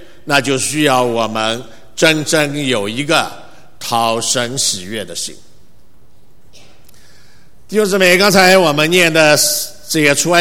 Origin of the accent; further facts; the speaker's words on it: Shanghai, China; 我们上海人有句话叫做收骨头啊